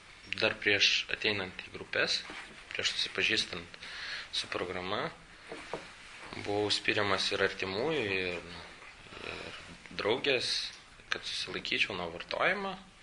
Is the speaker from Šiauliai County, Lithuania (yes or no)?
no; Vilnius, Vilnius County, Lithuania; Gimiau aš Vilniuje, tokioje posovietinėje šeimoje. Augau visą gyvenimą. Čia pragyvenau Vilniuje.